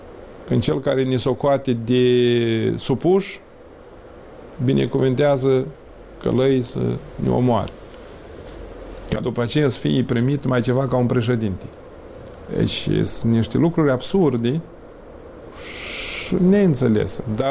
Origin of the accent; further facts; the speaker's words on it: Moldova; Nici moldoveni nu suntem. Decât suntem din Moldova, dar suntem un stat. Suntem din Moldova, suntem moldoveni, dar de alte etnii